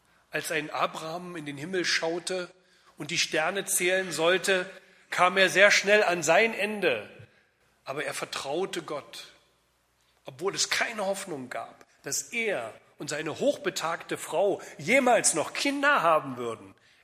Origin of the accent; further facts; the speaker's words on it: East Germany, Germany; Ich komme aus Ostdeutschland.